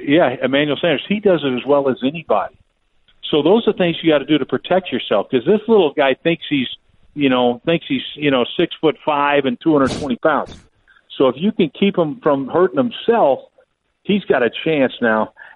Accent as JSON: {"language": "English", "country": "Ireland", "said": "I'm Irish, dude. I cry all the time."}